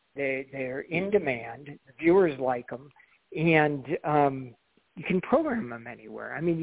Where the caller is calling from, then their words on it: Colorado, United States; Calling from Colorado right now, but tomorrow it would be L.A., so I'm kind of hopscotching around these days.